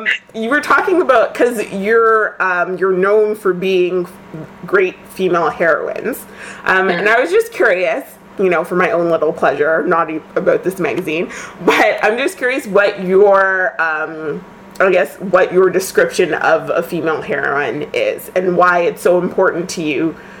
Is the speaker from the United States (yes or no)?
no; Canada; Speaking as a Canadian, I know.